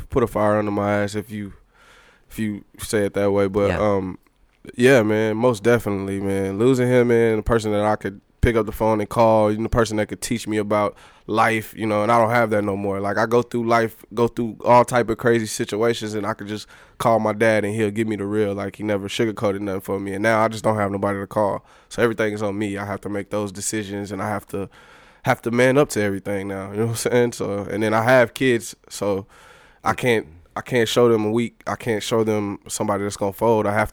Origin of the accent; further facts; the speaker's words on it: Austin, Texas, United States; Yeah, I'm from Austin.